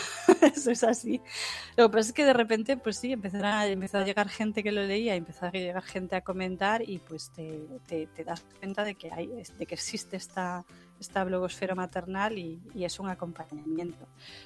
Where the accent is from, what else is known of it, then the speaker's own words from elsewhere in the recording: Galicia, Spain; como soy gallega, vivo en el norte